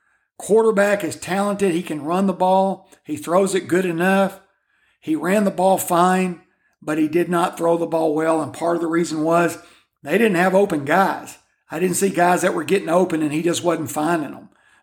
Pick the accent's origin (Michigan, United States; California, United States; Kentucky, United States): Kentucky, United States; I've already given you the Kentucky report yesterday, and that big in-state rivalry in my home state, who would win?